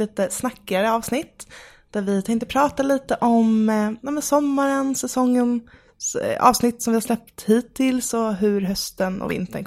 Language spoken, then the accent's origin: Swedish; Stockholm, Stockholm County, Sweden; now in Malmö, Sweden; Jag är egentligen från Stockholm. Det kanske man kan lista ut min dialekt, tänker jag.